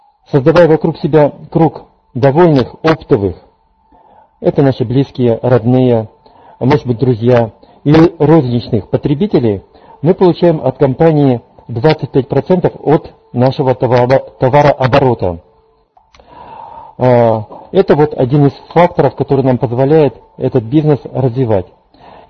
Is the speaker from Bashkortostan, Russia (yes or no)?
no; Kirov, Kirov Oblast, Russia; я из Кирова. Работаю врачом-педиатром около 16 лет.